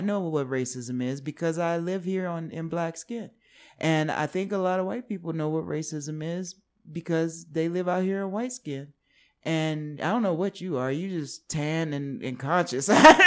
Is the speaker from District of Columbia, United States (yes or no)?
yes; Washington, District of Columbia, United States; So growing up in Washington, D.C. and having that be a true melting pot, I got to know people from all different backgrounds